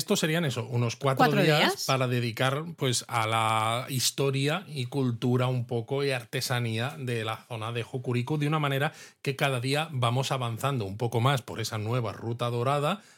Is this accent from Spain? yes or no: yes; Madrid, Community of Madrid, Spain; Bueno, piensa en Madrid, de donde yo soy. Estamos en la meseta central, estamos a 600 y pico metros.